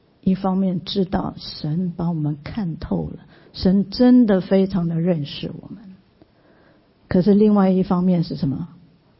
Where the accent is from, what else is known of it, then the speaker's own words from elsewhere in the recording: Taiwan; 我们台湾人也看得见，对不对？